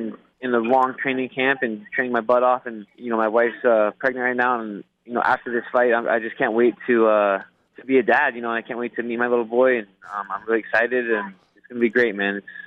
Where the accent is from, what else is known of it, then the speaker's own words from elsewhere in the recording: Oregon, United States; it was great to fight in my home state in Oregon